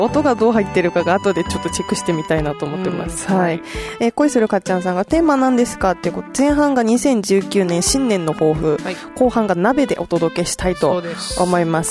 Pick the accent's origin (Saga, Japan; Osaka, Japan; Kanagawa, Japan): Saga, Japan; 私は地元の佐賀に帰ってたんですけど、